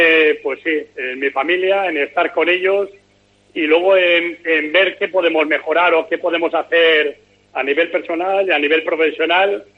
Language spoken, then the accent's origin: Spanish; Spain; se está demostrando cómo somos el pueblo español.